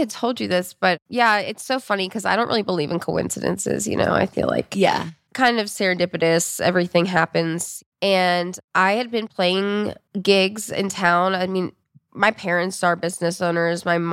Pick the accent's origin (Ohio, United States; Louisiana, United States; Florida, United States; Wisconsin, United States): Florida, United States; also born or lived in New York; Sure. So, I am from South Florida. I was born in upstate New York, but grew up in South Florida.